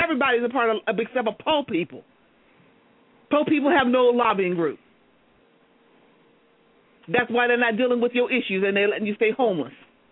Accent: United States; because I'm spoiled as an American.

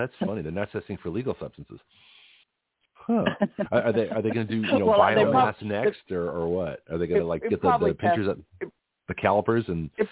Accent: Canada; also born or lived in Australia; We used to have wrestling matches when I was a kid in Australia. And that's the first thing I had to do being Canadian.

